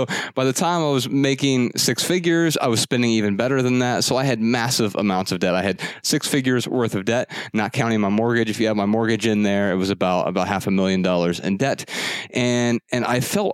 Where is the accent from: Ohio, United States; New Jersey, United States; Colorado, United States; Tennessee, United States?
Ohio, United States; Dayton; I mean, I grew up really poor in Dayton on welfare and food stamps.